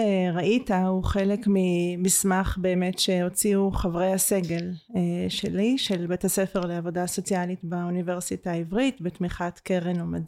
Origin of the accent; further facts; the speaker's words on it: Nahshon, Central District, Israel; born there; גם אני בת קיבוץ, נולדתי עוד לתוך הלינה המשותפת, הוריי הקימו את ממייסדי קיבוץ נחשון, כל החיי הייתי במגזר הכפרי, עברתי כמה יישובים, מושבים וקיבוצים, והיום אני גרה במושב בשנים האחרונות.